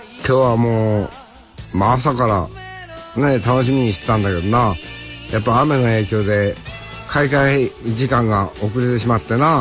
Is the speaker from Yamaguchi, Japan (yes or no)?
no; Hokkaido, Japan; まあ本当に俺たち北海道の人間としてはですね